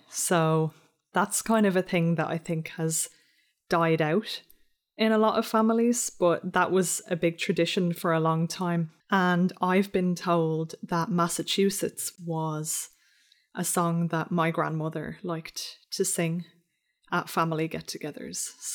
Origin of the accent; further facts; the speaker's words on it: Dublin, Leinster, Ireland; Yeah, so I'm from Dublin.